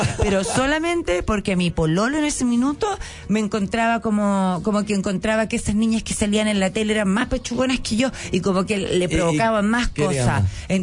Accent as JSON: {"language": "Spanish", "region": "Coquimbo", "country": "Chile", "said": "Ah, de Coquimbo soy, de Coquimbo soy."}